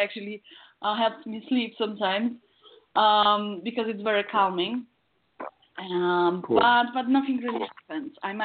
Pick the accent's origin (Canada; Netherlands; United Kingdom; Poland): Poland; now in United States; I guess it's the fact that I am originally from Poland. I moved to the States like 11 years ago or 12.